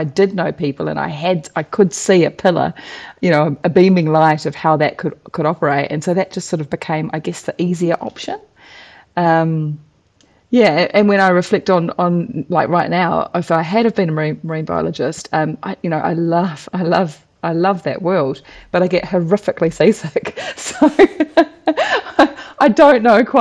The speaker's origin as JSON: {"language": "English", "region": "Bay of Plenty", "country": "New Zealand", "tie": "born or raised there", "said": "my nan and pop had a beautiful place in a place called Ohiwa Harbour, which is on the eastern sort of near Whakatane. And that was where we spent a lot of our childhood"}